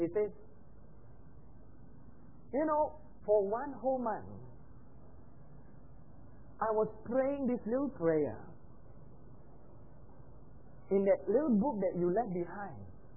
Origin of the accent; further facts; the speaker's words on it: Johor Bahru, Johor, Malaysia; When I came to my hometown, Johor Bahru